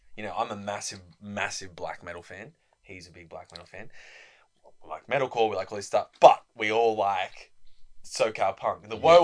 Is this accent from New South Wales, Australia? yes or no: yes; New South Wales, Australia; I'm from the Yuin Nation … the Darug Nation, you know … So that's where my mobs are from.